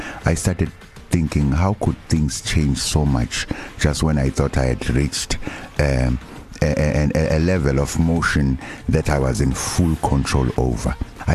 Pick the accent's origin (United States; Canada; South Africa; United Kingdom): South Africa; Durban, KwaZulu-Natal; I'm a Durban boy. Was born in northern KwaZulu-Natal in 1971. But my family then moved to Durban because my parents worked at King Edward Hospital. We grew up here at Umlazi Township.